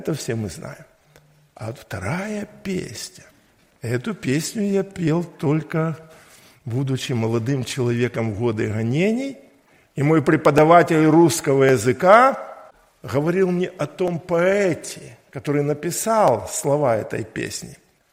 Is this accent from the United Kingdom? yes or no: no; Ukraine; я украинец, русскоговорящий.